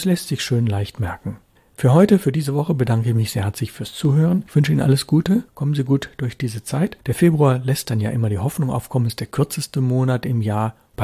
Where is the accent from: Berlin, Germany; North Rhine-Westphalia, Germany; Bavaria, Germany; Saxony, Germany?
North Rhine-Westphalia, Germany; Bonn; Bitte grüße mir meine Heimatstadt Bonn